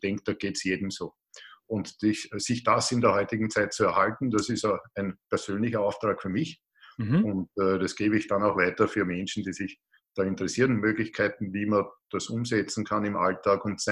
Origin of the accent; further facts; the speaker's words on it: Lower Austria, Austria; ich bin so in der Wachau aufgewachsen, das liegt an der Donau, zwischen Linz und Wien, das kennen vielleicht die meisten. Und da geht es nördlich dann in das Waldviertel hinein und dort habe ich meine letzten Jahrzehnte verbracht.